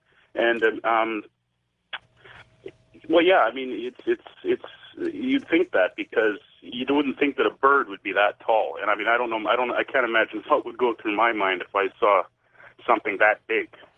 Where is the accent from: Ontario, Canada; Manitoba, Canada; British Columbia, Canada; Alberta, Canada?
Ontario, Canada; Kenora; Anyway, I'm originally from Kenora, Ontario, and that's on a large lake called Lake of the Woods.